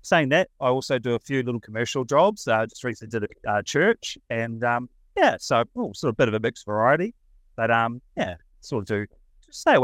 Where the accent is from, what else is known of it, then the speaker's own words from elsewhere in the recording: New Zealand; I'm sort of from New Zealand, and I didn't quite sort of feel like, fitted in.